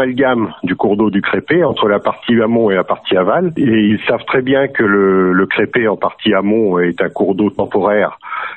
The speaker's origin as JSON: {"language": "French", "country": "France", "tie": "born there", "said": "Je suis né à la Laigne"}